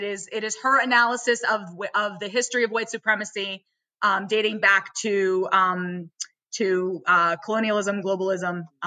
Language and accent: English; New Mexico, United States; born there; when I lived in New Mexico. When I was born in New Mexico.